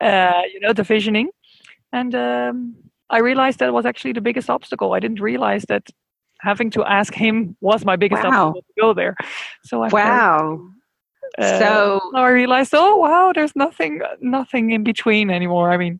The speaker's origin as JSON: {"language": "English", "town": "Amsterdam", "region": "North Holland", "country": "Netherlands", "said": "Amsterdam, Holland."}